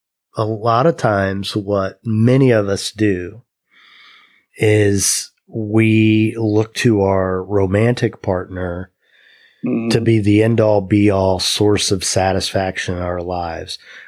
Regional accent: Midwest, United States; growing up in the Midwest where the work ethic is what it is, it took me a long time to kind of tease that stuff out

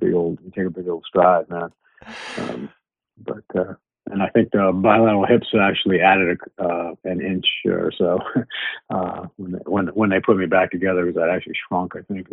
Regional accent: New York City, New York, United States; I grew up in New York City. I was a bike messenger for a little while.

